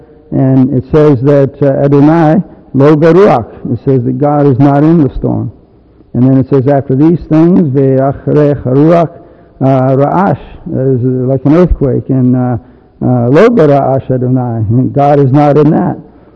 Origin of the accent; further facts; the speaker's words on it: South Africa; I know she's not English, but I'm South African. But it's the English part of South Africa, I think.